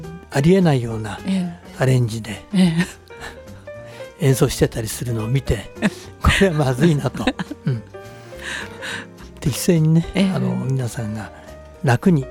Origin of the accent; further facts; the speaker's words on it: Yokohama, Kanagawa, Japan; 横浜になります。